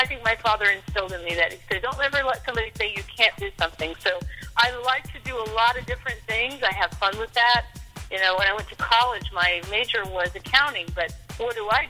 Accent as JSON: {"language": "English", "town": "Greentop", "region": "Missouri", "country": "United States", "tie": "born or raised there", "said": "Grew up in a musical family up in northern Missouri. Greentop, Missouri is my hometown"}